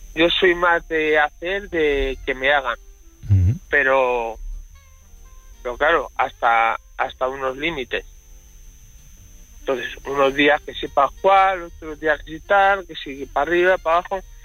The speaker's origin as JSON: {"language": "Spanish", "country": "Spain", "said": "Yo soy español, ella es ecuatoriana."}